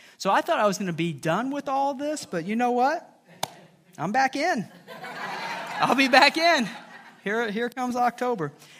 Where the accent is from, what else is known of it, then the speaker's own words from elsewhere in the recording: Rantoul, Illinois, United States; moved away; When I go back to my hometown, we were just back there a couple weeks ago, I feel like a part of me is still a part of that community. However, I'm not a part of that community of Rantoul, Illinois anymore. We've been gone for 12 years.